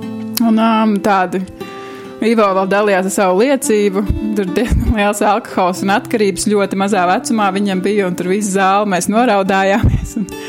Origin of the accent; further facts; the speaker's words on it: Ogre, Vidzeme, Latvia; Es nāku no Ogras. Un, jā, un tā es tur jau kā kristīga ģimene, tad svētdienas skola